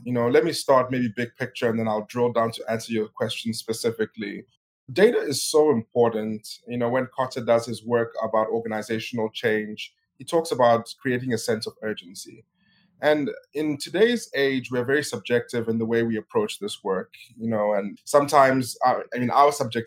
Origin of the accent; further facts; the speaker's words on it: South Africa; also born or lived in Nigeria; My background is such that I grew up in South Africa, but my family hails from the Congo. I was born in Nigeria.